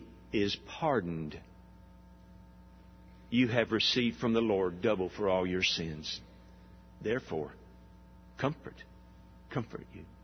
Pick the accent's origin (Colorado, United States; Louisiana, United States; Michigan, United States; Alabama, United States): Alabama, United States; My brother and I grew up hunting in Bankhead National Forest.